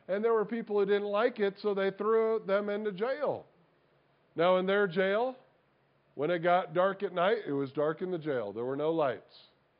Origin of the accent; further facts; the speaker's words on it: Illinois, United States; I grew up in Illinois. We actually had earthquakes in Illinois.